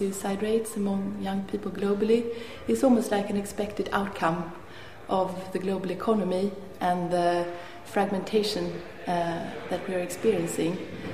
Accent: Sweden; English is a second language; I'm from Sweden

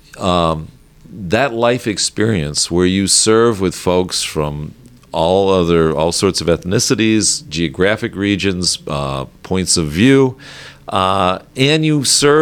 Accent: Illinois, United States; also born or lived in Cincinnati; As you mentioned, I was born in Cincinnati. Our family moved to Northern Illinois, a very small town in Northern Illinois.

